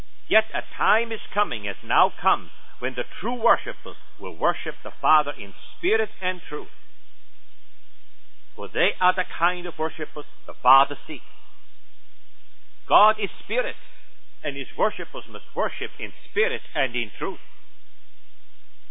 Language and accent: English; Switzerland; moved away; I came from Switzerland 35 years ago to this beautiful country. This has become now my country